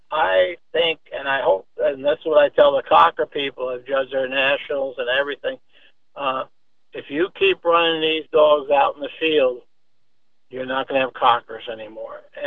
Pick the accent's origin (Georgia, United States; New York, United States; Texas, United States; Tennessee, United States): New York, United States; born there; And the smartest thing I did was I was born in the Hudson Valley.